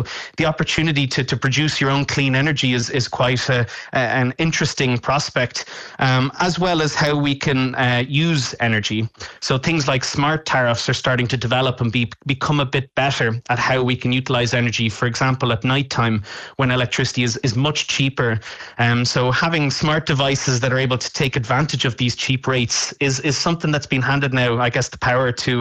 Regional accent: Ireland; It's also the fact that we as Irish citizens, we're able to develop our own energy now.

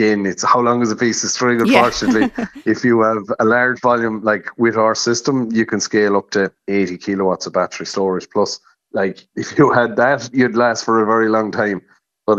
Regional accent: Galway, Connacht, Ireland; I'm from Galway myself

